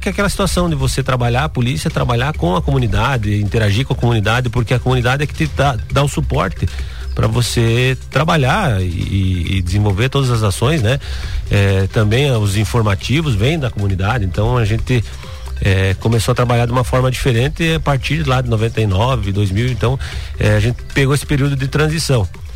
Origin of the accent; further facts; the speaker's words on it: Xaxim, Santa Catarina, Brazil; Sou nascido, criado aqui em Xaxim, né? Daí fiquei 18 anos aqui e daí optei por voltar.